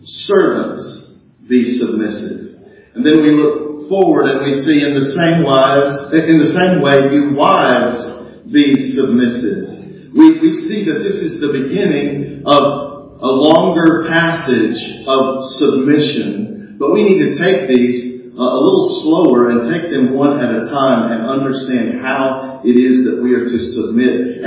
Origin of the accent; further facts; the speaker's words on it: Texas, United States; we can understand that because we're American, right? We're even Texans. We don't have a king.